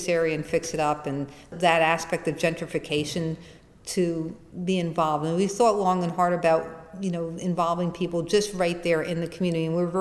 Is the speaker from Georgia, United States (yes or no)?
no; New York City, New York, United States; I grew up in New York City. I'm 54 years old, so I grew up, as a little girl in the 60s.